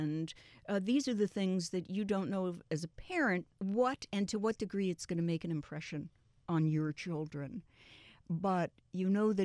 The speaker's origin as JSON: {"language": "English", "town": "New York City", "region": "New York", "country": "United States", "tie": "born or raised there", "moved": "yes", "said": "up in New York City. Then I moved to New Mexico."}